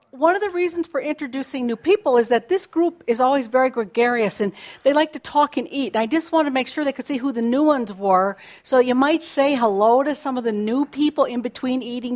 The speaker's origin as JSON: {"language": "English", "town": "Grovedale", "region": "Victoria", "country": "Australia", "said": "from Grovedale, Australia."}